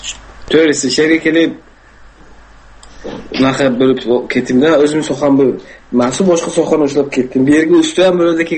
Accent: Bukhara, Bukhara Region, Uzbekistan; now in United States; Yo'q, Buxorodanman aka.

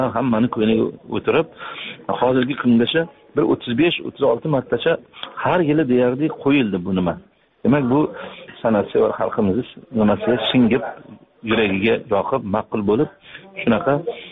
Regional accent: Tashkent, Uzbekistan; O'tkir Hoshimov o'sha Toshkent shahrida Do'mbirobod degan mahalla bor, mahallada biz bitta mahallada tug'ilib o'sganmiz.

